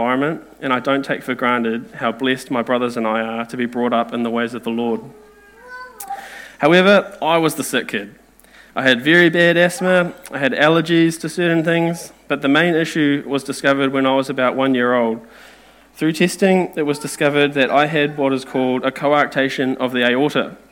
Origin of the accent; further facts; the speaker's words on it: Dannevirke, Manawatū-Whanganui, New Zealand; born there; I was born in Dannevirke. Probably explains a lot.